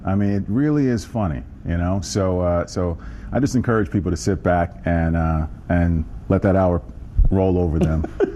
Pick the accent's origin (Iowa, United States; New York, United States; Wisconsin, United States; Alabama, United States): New York, United States; I'm from New York.